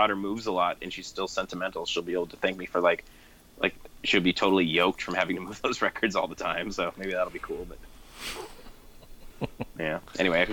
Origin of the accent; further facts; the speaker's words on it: Northwest, United States; I've had a lot of … records because I'm from the Northwest. And it's just one of those bands you own out here.